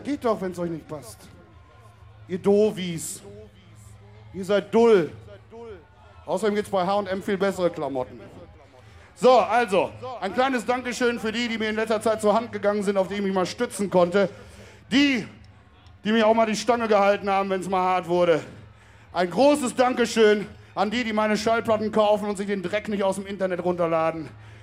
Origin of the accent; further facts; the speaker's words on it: Münster, North Rhine-Westphalia, Germany; Einige von euch werden es wissen, ich komme aus Münster.